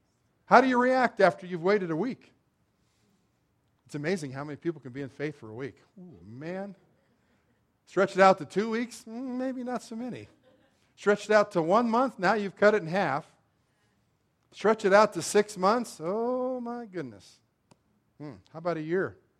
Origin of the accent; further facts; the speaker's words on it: Arvada, Colorado, United States; I grew up in Arvada, we had several Bronco players that lived real close to our high school